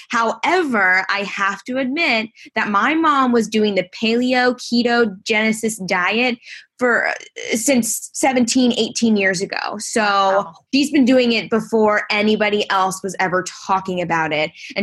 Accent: France; I happen to be French and my mom was born and raised in France.

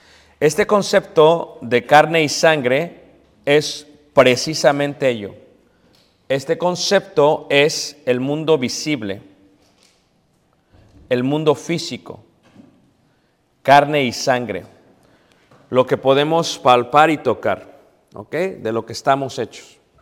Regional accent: Mexico; Yo soy mexicano, soy de nacionalidad mexicana, ¿verdad? De nacionalidad mexicana.

